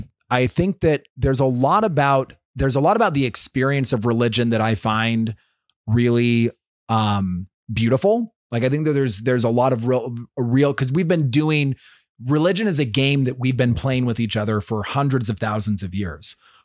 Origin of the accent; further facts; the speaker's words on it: Wyoming, United States; I grew up in Wyoming, so I was in the small little. A small little ranch in Wyoming, and we'd come down to Utah to Bluffdale.